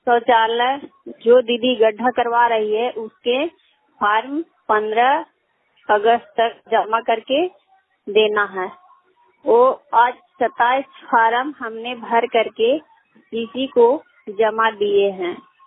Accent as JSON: {"language": "Hindi", "town": "Harnaut", "region": "Bihar", "country": "India", "said": "थाना हरनौत जिला नालंदा के रहने वाली हूँ।"}